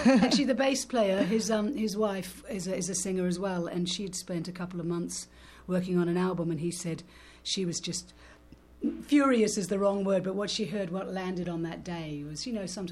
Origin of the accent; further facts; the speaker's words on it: London, United Kingdom; I'm from London.